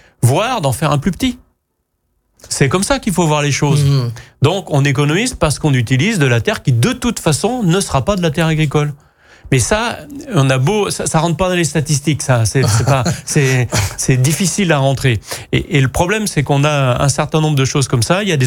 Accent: Brittany, France; bah moi, je suis de nationalité bretonne, parce que je suis breton.

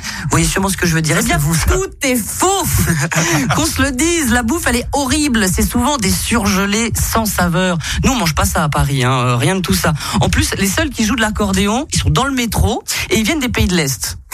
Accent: Switzerland; On est suisse quand même.

